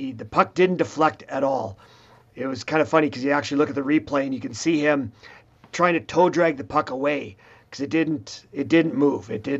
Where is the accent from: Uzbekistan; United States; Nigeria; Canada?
Canada; Swift Current, Saskatchewan; I'm from Swift Current. So we're about a little over 2 hours away.